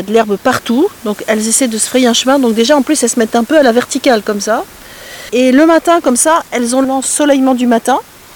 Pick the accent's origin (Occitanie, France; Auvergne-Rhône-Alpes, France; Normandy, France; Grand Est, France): Normandy, France; Mont-Saint-Michel; also born or lived in Brittany; now in Charente-Maritime, France; Ouais, je suis normande.